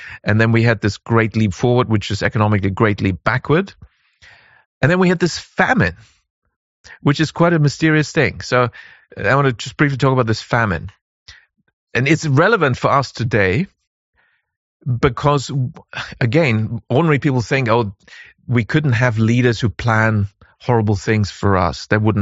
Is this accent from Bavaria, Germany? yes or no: yes; Bavaria, Germany; English is a second language; And I know from growing up in Bavaria, you know, when the harvest comes, that's when the schoolboys and schoolgirls and students getting asked, can you please help the farmers?